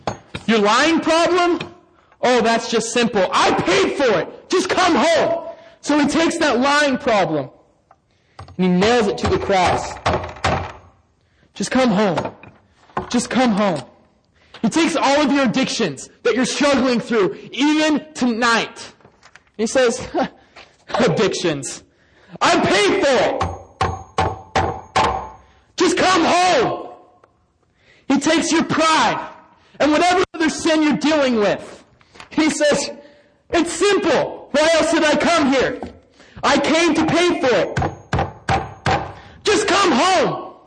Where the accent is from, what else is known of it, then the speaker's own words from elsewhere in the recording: Arizona, United States; Because I'm from Arizona.